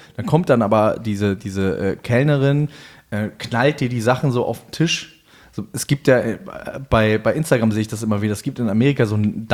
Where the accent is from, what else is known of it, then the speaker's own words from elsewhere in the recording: Berlin, Germany; Ben und ich als Berliner Fraktion